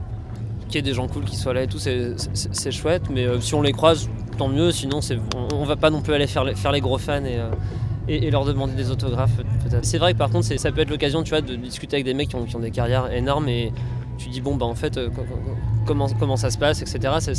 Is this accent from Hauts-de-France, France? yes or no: yes; Lille, Hauts-de-France, France; on vient sinon de Lille.